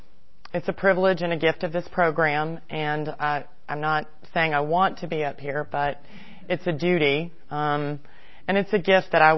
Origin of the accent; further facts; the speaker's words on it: St. Petersburg, Florida, United States; born there; I was born in St. Petersburg, Florida in the late 60s, really late, almost 70s.